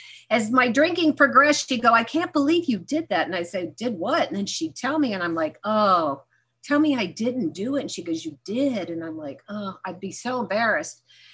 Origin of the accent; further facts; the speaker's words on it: Lancaster, California, United States; So I grew up in Lancaster. Some of you might have driven by there. Please don't stop.